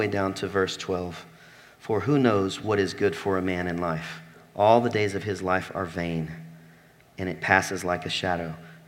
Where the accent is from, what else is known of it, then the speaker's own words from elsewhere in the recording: the South, United States; I'm from the South. Big brother is Bubba.